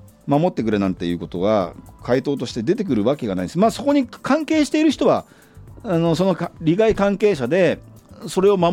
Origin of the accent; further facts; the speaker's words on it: Yokohama, Kanagawa, Japan; 私は南武線の夜行というところが出身ですから、もう歩いて何歩か歩けばもう川崎市だったりですね、しますし、自転車で10分も走れば多摩川渡って東京都だし大田区だしですね、